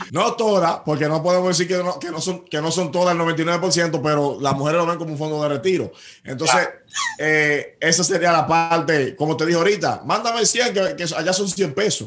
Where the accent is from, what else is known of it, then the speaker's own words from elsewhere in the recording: Dominican Republic; como el dominicano de allá ve a uno, y como el que está aquí también maltrata muchas veces al que está allá